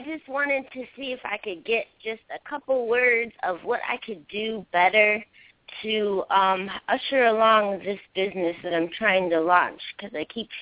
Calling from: California, United States; I'm calling from California.

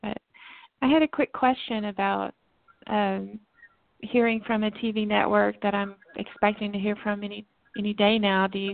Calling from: Texas, United States; I'm calling from Texas.

